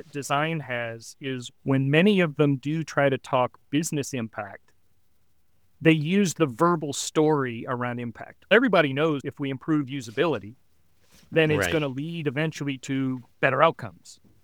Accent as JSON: {"language": "English", "region": "Texas", "country": "United States", "tie": "born or raised there", "said": "I grew up in Texas, and so everywhere I went, drink Coke was on everything."}